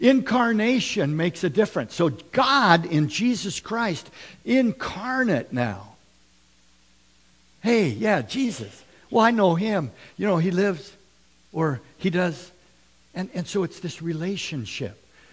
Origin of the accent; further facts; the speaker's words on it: Minnesota, United States; Even though I am from Minnesota, they won't let me back in because I don't know enough about hockey.